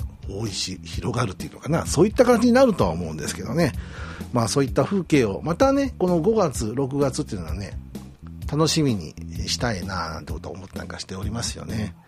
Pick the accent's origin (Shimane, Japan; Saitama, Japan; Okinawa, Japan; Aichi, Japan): Aichi, Japan; Nagoya; 名古屋、自分の地元なんですけどね、江口さんの地元なんですけど、